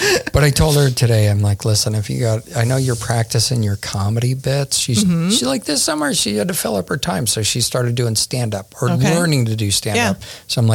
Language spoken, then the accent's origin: English; Syracuse, New York, United States; I grew up in Syracuse.